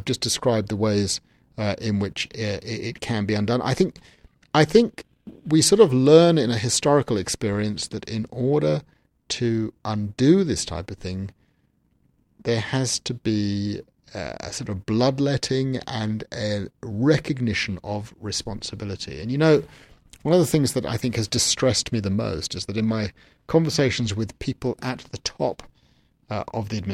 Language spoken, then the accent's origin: English; England, United Kingdom; I'm an English QC, a Queen's Counsel.